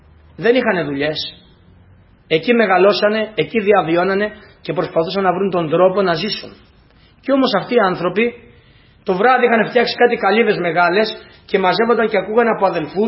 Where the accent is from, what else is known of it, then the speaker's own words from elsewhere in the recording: Greece; born there; Τι να κάνουμε, εδώ γεννηθήκαμε. Δεν κατακρίνουμε σε αυτούς μας γιατί γεννηθήκαμε στην Ελλάδα